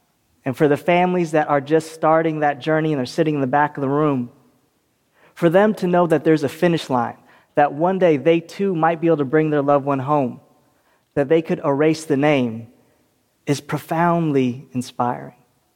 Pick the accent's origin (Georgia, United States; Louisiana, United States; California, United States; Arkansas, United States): California, United States; in my home state of California, it costs $60,000 to house someone in the California prison system.